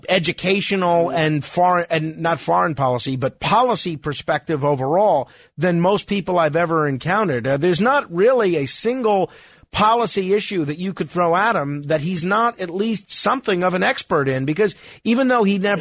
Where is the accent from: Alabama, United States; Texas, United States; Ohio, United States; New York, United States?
New York, United States; accent: New York; you get me in a room with other New Yorkers, particularly after I have three or four drinks, maybe my New York accent is a little bit more pronounced.